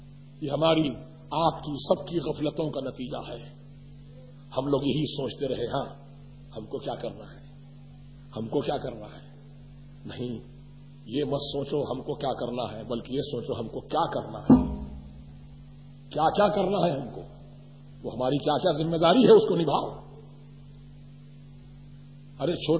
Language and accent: Urdu; Hyderabad, Sindh, Pakistan; بتائیے ہمارے حیدرآباد میں، میں بچپن میں جب چھوٹا سا تھا، 5-7 سال عمر تھی میری